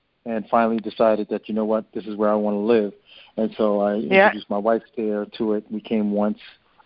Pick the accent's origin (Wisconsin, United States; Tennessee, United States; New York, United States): New York, United States; I'm from New York. And I am scheduled to come down in July